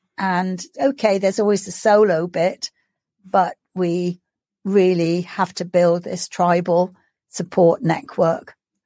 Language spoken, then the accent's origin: English; India; born there; Well, I was born in India, and for the first 7 years of my life, I had no formal education.